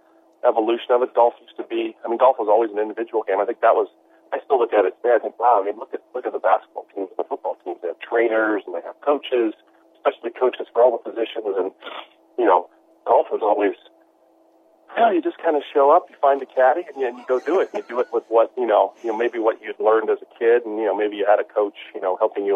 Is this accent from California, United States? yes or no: yes; Los Angeles, California, United States; Currently, now, yeah, I remember I'm from Los Angeles